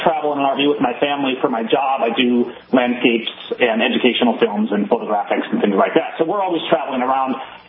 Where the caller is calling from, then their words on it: Washington, United States; Well, actually … from Washington.